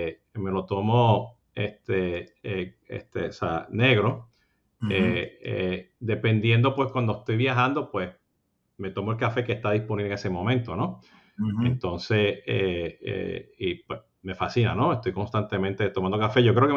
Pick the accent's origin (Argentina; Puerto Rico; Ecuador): Puerto Rico; now in Florida, United States; Siendo puertorriqueño, pues estoy comprando mucho café de Puerto Rico, ¿no? Y viviendo aquí en la Florida, pues se consigue café en todos lados